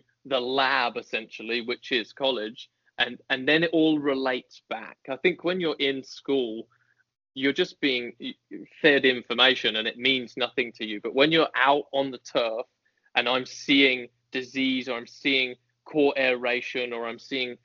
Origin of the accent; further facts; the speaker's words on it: Leighton Buzzard, East of England, United Kingdom; And I come from Leighton Buzzard. There's only one way through Leighton Buzzard.